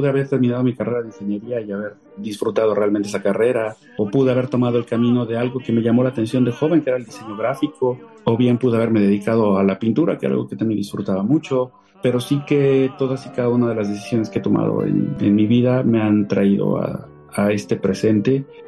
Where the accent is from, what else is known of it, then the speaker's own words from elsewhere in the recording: Mexico; como mexicanos también, yo creo que también tenemos esta cultura de compartirnos a través de la comida